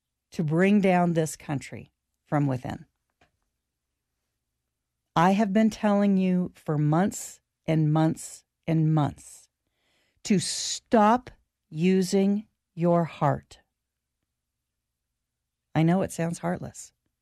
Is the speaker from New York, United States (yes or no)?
yes; New York City, New York, United States; born there; as I was born in New York and only recently moved from NYC a few years ago